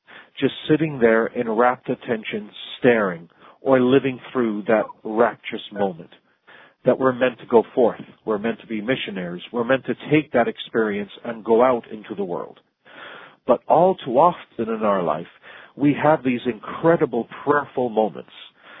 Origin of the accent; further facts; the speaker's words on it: Jamaica; also born or lived in Central America; now in Palm Beach, United States; from the island of Jamaica, and I grew up in Central America, went to school in South Florida.